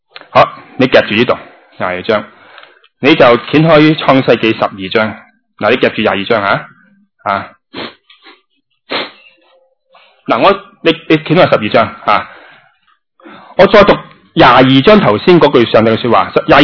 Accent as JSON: {"language": "Cantonese", "country": "China", "said": "我中国人有句说话：养儿防老啊"}